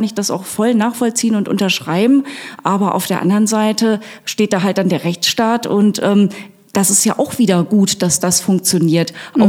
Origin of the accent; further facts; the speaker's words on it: Tann, Hesse, Germany; Ich komme ursprünglich aus der Rhön, also ein kleines Städtchen bei Fulda, Tann.